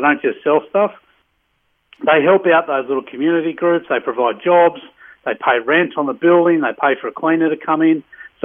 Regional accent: Orange, New South Wales, Australia; I'm from Orange.

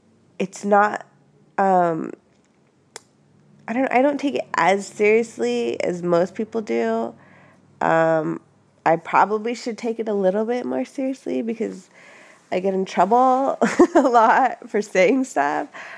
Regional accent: Los Angeles, California, United States; No, I would say I'm raised in the Southland, like in LA, and I moved to Seattle 5 years ago.

